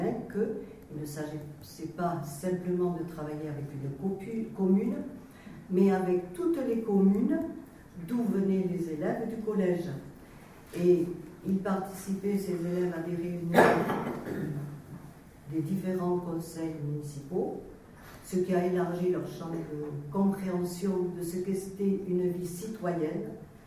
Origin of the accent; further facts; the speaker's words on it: Pierrefitte-Nestalas, Occitanie, France; Je suis originaire de Pierrefitte, née à Lourdes. Donc, j'ai passé une grande partie de ma vie sur le département